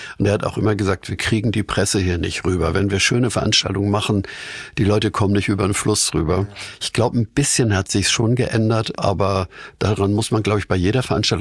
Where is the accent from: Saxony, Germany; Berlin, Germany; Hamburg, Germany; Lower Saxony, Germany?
Hamburg, Germany; born there; ich bin in Winterhude geboren, aber mein Opa hat im Hafen gearbeitet.